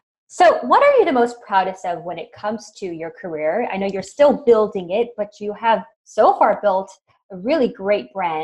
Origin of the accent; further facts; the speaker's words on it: Montreal, Quebec, Canada; for example, I grew up in Montreal. The produce in January and February in Montreal is pretty sad.